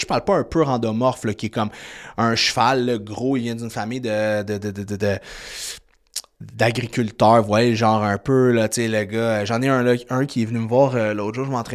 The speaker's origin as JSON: {"language": "French", "town": "Quebec City", "region": "Quebec", "country": "Canada", "said": "On est chic, on est de Québec, t'as accès à rien au Québec"}